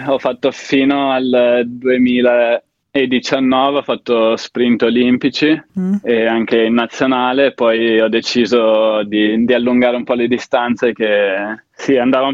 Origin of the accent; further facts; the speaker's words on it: Verona, Veneto, Italy; i miei genitori sono entrambi inglesi e quindi per questo ho il nome e il cognome. Però sono nato a Verona e sono cresciuto lì, ho vissuto tutta la vita a Verona